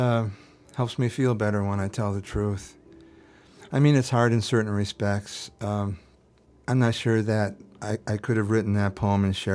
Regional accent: Detroit, Michigan, United States; I'm from Detroit.

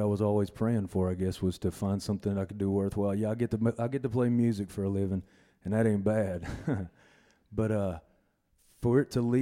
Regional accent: Knoxville, Tennessee, United States; born there; Basically, I was born in Knoxville, Tennessee. I was put up for adoption

